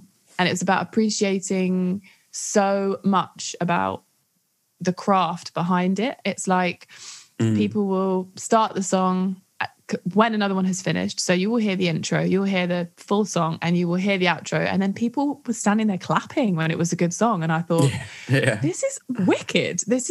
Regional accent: London, United Kingdom; Growing up in Northwest London, it was more, I'd go out in Camden quite a lot. So it was more live shows. And then when I moved to East London, maybe about 10 years ago

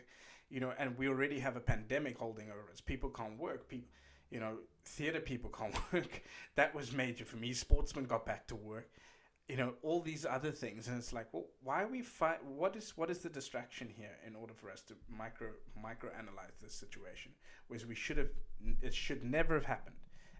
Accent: South Africa; people back home, my home country, South Africa.

